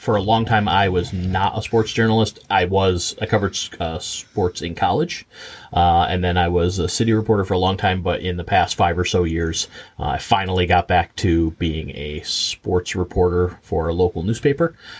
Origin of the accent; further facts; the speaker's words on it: New York, United States; from New York.